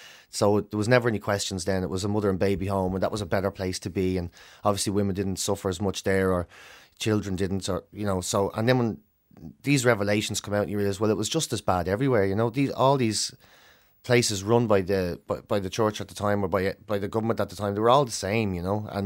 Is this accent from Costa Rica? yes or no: no; Cork, Munster, Ireland; born there; I was born in Bessborough House in 75.